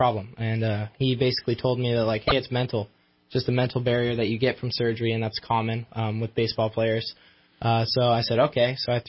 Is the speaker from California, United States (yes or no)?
yes; Redding, California, United States; now in Sacramento, United States; Well, I grew up in the Reading area. Went to Foothill High School, graduate there.